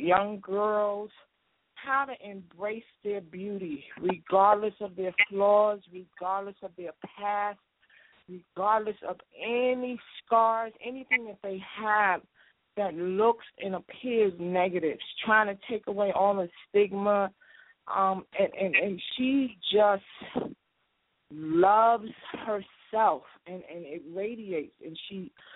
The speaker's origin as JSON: {"language": "English", "town": "Bronx", "region": "New York", "country": "United States", "tie": "born or raised there", "said": "I grew up in the Bronx, and so when I think about where I came from and where my child is, it's unbelievable because you don't hear about a lot of people leaving the Bronx"}